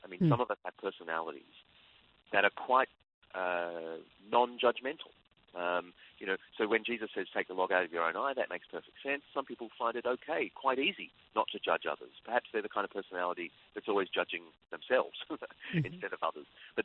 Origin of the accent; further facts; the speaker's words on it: Australia; as an Australian, where Australian society is quite secular and the church is being pushed to the margins.